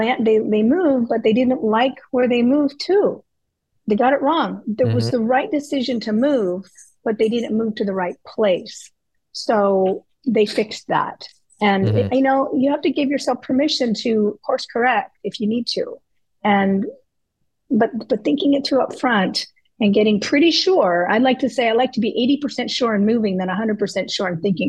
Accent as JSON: {"language": "English", "region": "California", "country": "United States", "tie": "born or raised there", "said": "I live in Central Florida, so it's about an hour and 15 minutes to either coast. And I grew up on the Southern California beaches."}